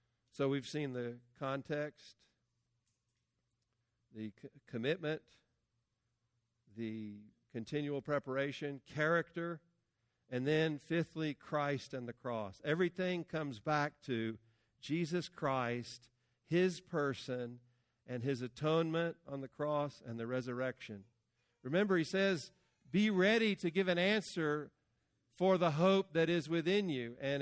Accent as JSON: {"language": "English", "region": "Georgia", "country": "United States", "said": "Where are you from? I said, Georgia. And they said, Jimmy Carter State."}